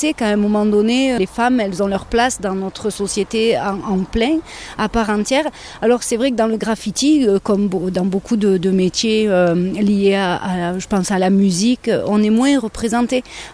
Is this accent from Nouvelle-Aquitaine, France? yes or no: no; Provence-Alpes-Côte d'Azur, France; Alors j'habite Volonne et puis je suis du département, hein, clairement.